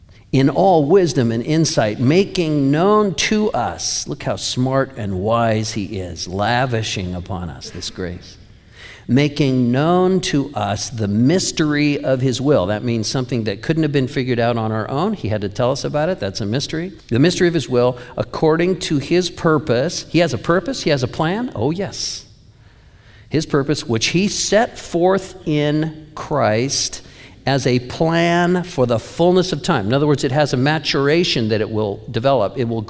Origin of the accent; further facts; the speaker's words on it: California, United States; now in Oregon, United States; How many of us, I'm from California, how many?